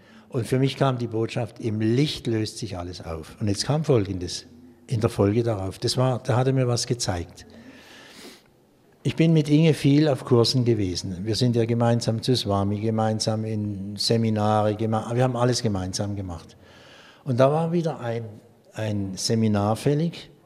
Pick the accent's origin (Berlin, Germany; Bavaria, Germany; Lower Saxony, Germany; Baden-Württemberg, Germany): Baden-Württemberg, Germany; Ich stamme aus dem Südbadischen, nahe bei Basel.